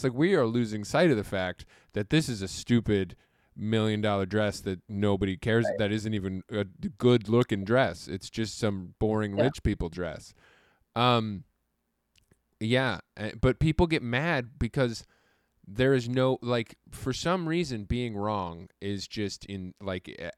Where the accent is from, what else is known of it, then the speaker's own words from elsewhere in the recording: Seattle, Washington, United States; I grew up in Seattle. We didn't have sports in the 80s.